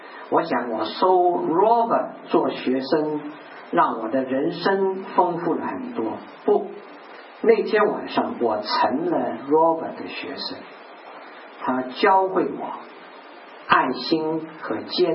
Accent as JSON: {"language": "Chinese", "country": "China", "said": "我们中国人有一句话叫做舍得"}